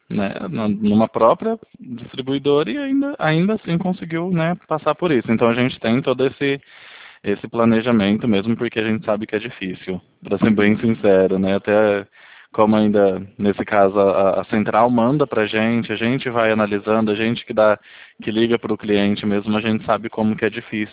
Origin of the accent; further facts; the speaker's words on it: Bauru, São Paulo, Brazil; nós somos aqui de Bauru, interior.